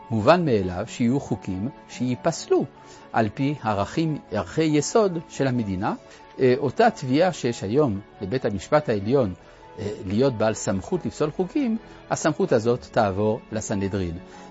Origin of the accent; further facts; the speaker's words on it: France; now in Israel; אגלה לצופים שלנו שאני גדלתי במדינה שבה על כל הבניינים הרשמיים, בנייני הממשל והחינוך, חרוטות שלוש מילים: חירות, שוויון ואחווה